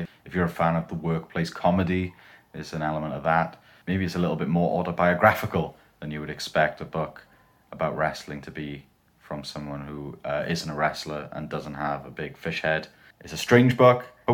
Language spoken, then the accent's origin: English; Wales, United Kingdom; I'm a cartoonist from Wales